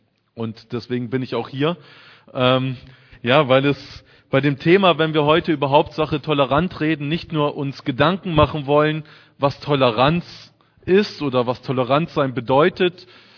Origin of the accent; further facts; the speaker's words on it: Hesse, Germany; ich bin 31 Jahre alt und ich komme aus der Nähe von Kassel, aus Nordhessen.